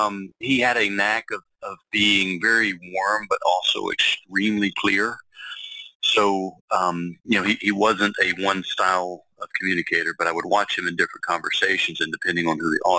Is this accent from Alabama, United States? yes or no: yes; Anniston, Alabama, United States; moved away as an adult; So I was born in Alabama. I was born in Huntsville, and I lived the first 14 years of my life in a medium-sized to small town called Anniston, Alabama. It's basically halfway between Birmingham and Atlanta.